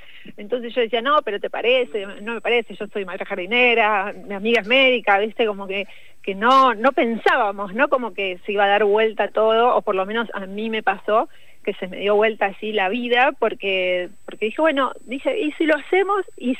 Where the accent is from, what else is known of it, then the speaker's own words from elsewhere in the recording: Buenos Aires, Argentina; moved away as an adult; no tengo la tonada cordobesa porque soy oriunda de Buenos Aires y me fui del mundanal ruido aquí a la provincia de Córdoba para trabajar de maestra jardinera